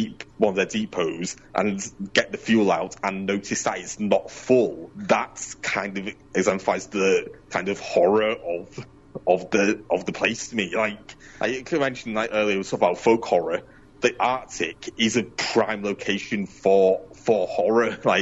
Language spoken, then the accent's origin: English; United Kingdom; even for me as a Brit, it does feel a bit jarring